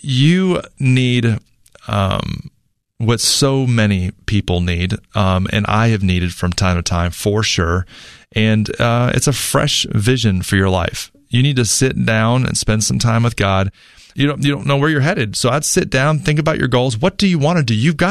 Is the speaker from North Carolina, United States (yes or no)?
yes; North Carolina, United States; Got an email today from Angela from my home state, North Carolina.